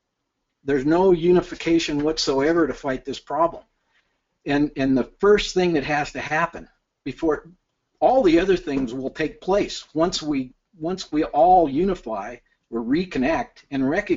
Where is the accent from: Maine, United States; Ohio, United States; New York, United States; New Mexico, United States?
New Mexico, United States; Farmington; I'm from Farmington, New Mexico. That's otherwise currently known as the methane hotspot of the Four Corners.